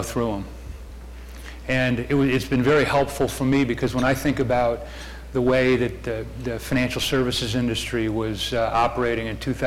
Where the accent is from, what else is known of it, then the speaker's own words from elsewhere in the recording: Michigan, United States; Growing up in Michigan, the thing I learned is you have cycles.